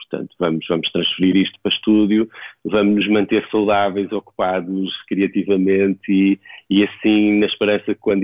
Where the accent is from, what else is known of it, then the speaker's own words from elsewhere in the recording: Guimarães, Braga, Portugal; voltar a viver em Guimarães, que é a minha terra natal.